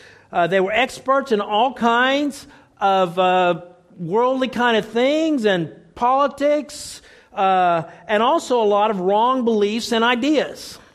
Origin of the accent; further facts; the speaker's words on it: Oklahoma, United States; Now, I grew up in Oklahoma in the South, and they taught the wrong thing.